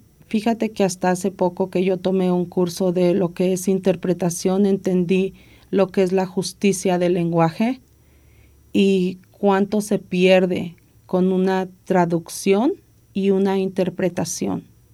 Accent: Mexico City, Mexico; yo soy de la Ciudad de México y yo hablo en doble sentido todo el tiempo

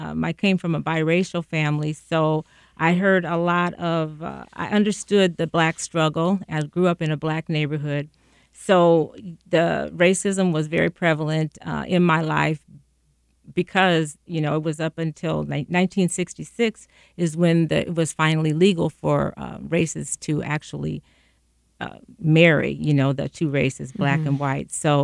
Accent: Waterloo, Iowa, United States; I think any African-American that has been brought up in Waterloo, you know, you can just take a drive and see the difference in the neighborhoods.

